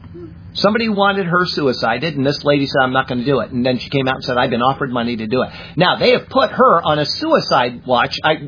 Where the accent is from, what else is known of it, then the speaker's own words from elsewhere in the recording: Siesta Key, Florida, United States; If I go to Turtle Beach, where I grew up here on Siesta Key